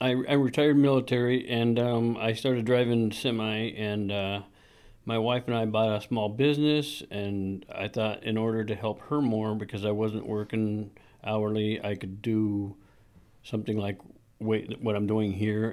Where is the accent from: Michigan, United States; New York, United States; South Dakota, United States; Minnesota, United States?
South Dakota, United States; Gregory; Yes, I was. I was born and raised there. I went to school in a couple of different schools there, and I was born in Gregory, South Dakota, and moved in Cologne, in that general vicinity